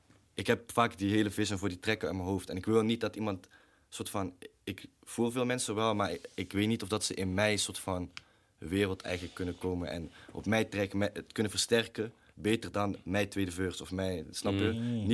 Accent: North Brabant, Netherlands; Bij ons in Brabant zeggen ze, sorry man, wil je nog cola erbij of zo?

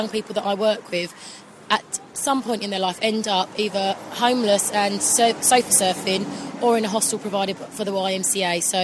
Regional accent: Hatfield, East of England, United Kingdom; from Hatfield.

